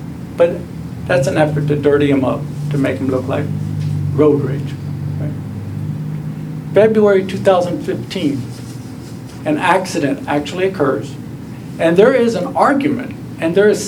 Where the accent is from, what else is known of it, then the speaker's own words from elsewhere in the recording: Illinois, United States; now in Houston, United States; I grew up in Illinois, went to school at St. Ambrose College, and then eventually made my way down to Texas, Houston, and went to South Texas College of Law.